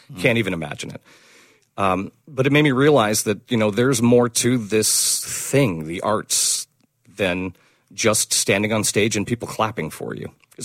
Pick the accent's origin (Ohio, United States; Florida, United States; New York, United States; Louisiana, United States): Florida, United States; Seminole; I grew up in Seminole. I'm like multi-generation Pinellas County.